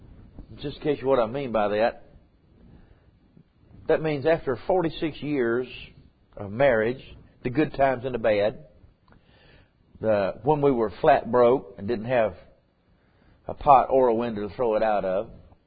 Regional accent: United States; And I'm proud to be an American.

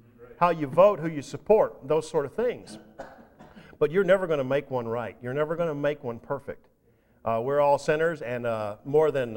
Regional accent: Texas, United States; Yeah, I feel persecuted because I'm from Texas and I'm up here. And I have a funny accent and, you know, when are people going to finally understand me?

